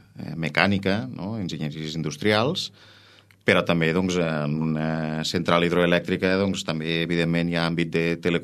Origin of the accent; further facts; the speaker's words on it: Camarasa, Catalonia, Spain; tinc 41 anys, sóc de Camarasa, d'aquí de la Noguera